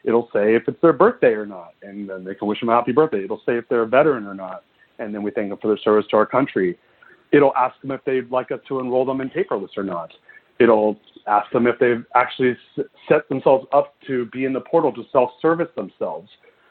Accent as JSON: {"language": "English", "region": "California", "country": "United States", "said": "I'm a guy from California, Silicon Valley area"}